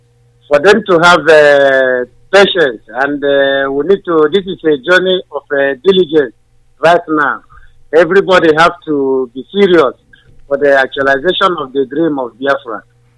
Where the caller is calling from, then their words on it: Tel Aviv, Tel Aviv District, Israel; I'm calling from Israel, Tel Aviv.